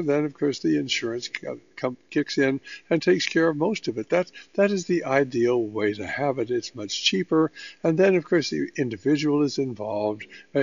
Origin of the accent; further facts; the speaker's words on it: Oakland, California, United States; Well, I was born and raised in Oakland. I mean, McChesney High School up on Excelsior Avenue.